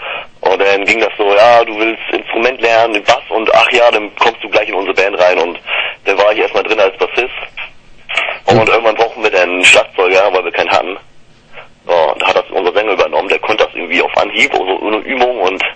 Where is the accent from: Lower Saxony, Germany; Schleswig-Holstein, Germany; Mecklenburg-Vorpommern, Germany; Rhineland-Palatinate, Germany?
Schleswig-Holstein, Germany; Großenaspe; ich komme aus Großenaspe